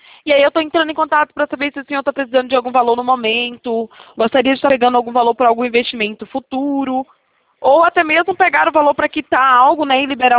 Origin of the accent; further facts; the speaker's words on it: Itatiba, São Paulo, Brazil; Não, não sou do Rio, sou da cidade de São Paulo, né? Itatiba